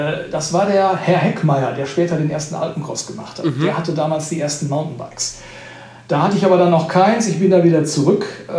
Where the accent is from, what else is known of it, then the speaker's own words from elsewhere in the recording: North Rhine-Westphalia, Germany; ich komme gebürtig aus dem Sauerland